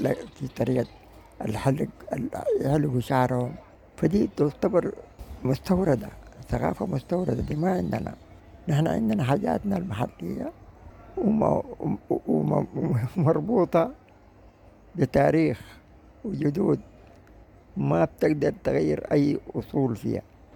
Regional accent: Sudan; ودي ما بتجبه واقعنا كسودانيين

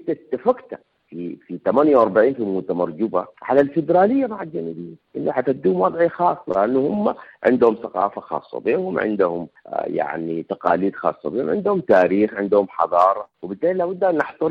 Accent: Sudan; عرفنا إنه نحن سودانيين، بقينا كمان بنتكون من عرب وغير عرب ومتحدين مع بعض ومسمين نفسها الأمة السودانية.

